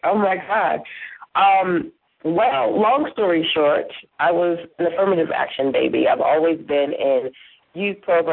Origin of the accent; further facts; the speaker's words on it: Brooklyn, New York, United States; You know, growing up in Brooklyn, it's challenging.